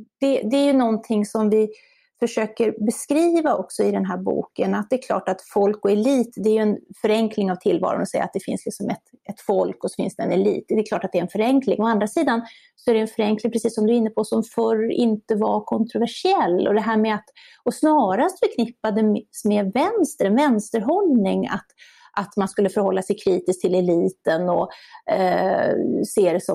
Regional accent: Borlänge, Dalarna County, Sweden; Jag kommer själv från Borlänge som ligger ganska nära.

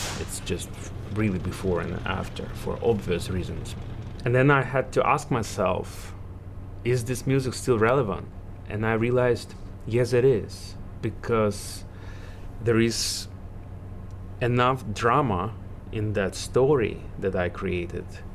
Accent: Ukraine; I also play this music as a prayer for peace and for my home country, for Ukraine.

